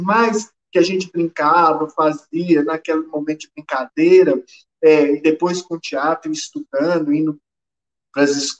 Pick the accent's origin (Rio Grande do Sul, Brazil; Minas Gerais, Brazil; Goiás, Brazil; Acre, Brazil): Minas Gerais, Brazil; Santa Luzia; also born or lived in Belo Horizonte; Eu sou de Belo Horizonte, mas fui criado em Santa Luzia, mais especificamente no Conjunto Cristina, um dos maiores conjuntos habitacionais aí da América Latina, pelo menos na década de 80, 90.